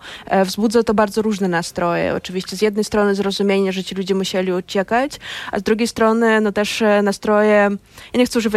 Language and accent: Polish; Russia; Polish is a second language; Jestem Rosjanką, ale, prawda, to za każdym razem trzeba mówić.